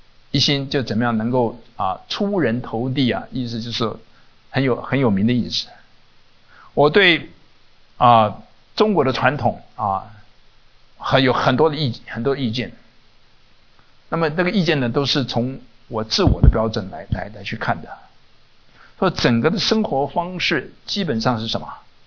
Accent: Taiwan; 我是从台湾来的

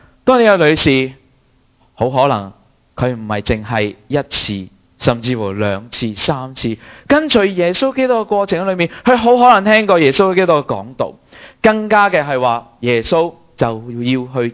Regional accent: Toronto, Ontario, Canada; now in Los Angeles, United States; 我不是住在这里，我现在是住在洛杉矶。我都是我对美国很陌生，因为我是来自多伦多。

